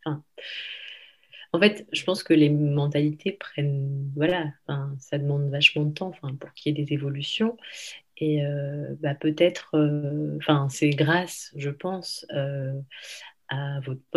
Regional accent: France; born there; je suis née en France, donc déjà, enfin, je me sens aussi, enfin, autant française que tunisienne. Après, je vis en France, mes enfants vivent en France

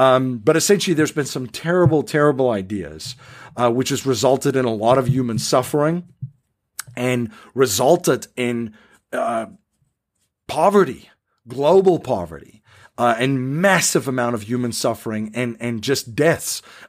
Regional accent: South Africa; I grew up in South Africa under a totalitarian government

